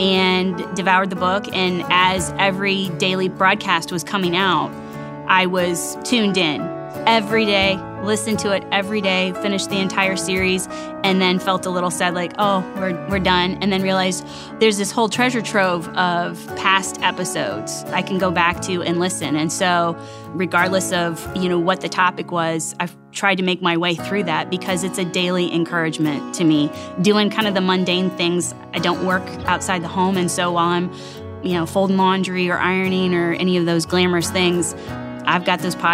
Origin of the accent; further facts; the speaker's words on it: Bellevue, Ohio, United States; I'm from Bellevue, Ohio.